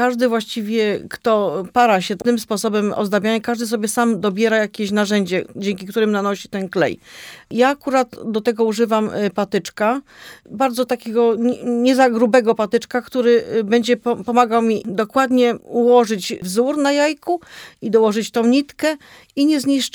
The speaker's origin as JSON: {"language": "Polish", "town": "Tułowice", "region": "Opole Voivodeship", "country": "Poland", "said": "Więc ja pochodzę z Tułowic i po prostu tam są takie tereny znane dla mnie jeszcze"}